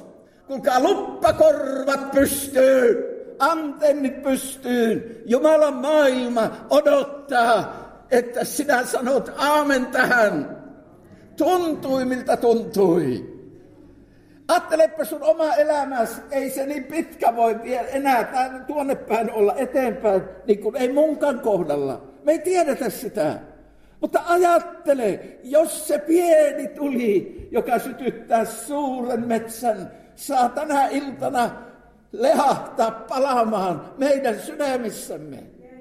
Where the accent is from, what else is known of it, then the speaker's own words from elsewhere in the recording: Outokumpu, North Karelia, Finland; Silloin lapsuudessa Outokummussa paloivat herätyksen tulet.